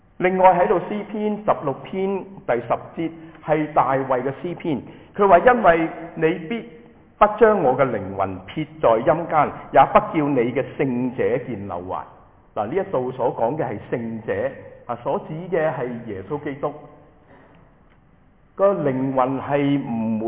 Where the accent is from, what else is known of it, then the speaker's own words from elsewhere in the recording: Hong Kong; 是我们香港人说浪费心机挨眼瞓啊